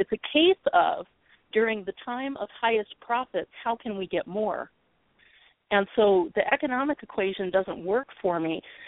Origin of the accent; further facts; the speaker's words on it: United States; I see things, I think, from more of being an American, I tend to think about how it affects me as an American.